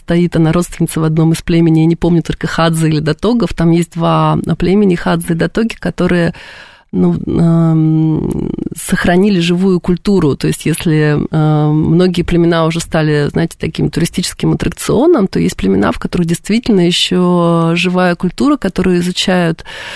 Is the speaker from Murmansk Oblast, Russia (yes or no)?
no; Yekaterinburg, Sverdlovsk Oblast, Russia; now in Moscow, Russia; Дело в том, что я родом из Екатеринбурга. Я как, ну, достаточно давно уже уехала в Москву, но это мой родной город, который я люблю.